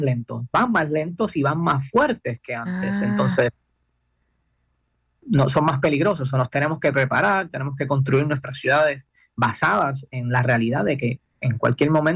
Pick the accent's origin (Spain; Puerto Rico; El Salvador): Puerto Rico; Yo soy de Puerto Rico y, claro. Y nosotros lo hemos vivido muy fuerte.